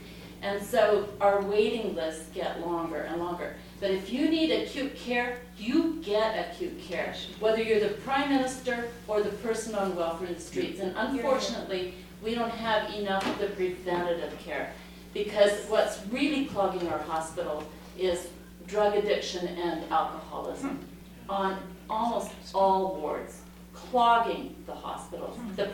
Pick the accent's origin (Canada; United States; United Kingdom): Canada; I'm from Canada.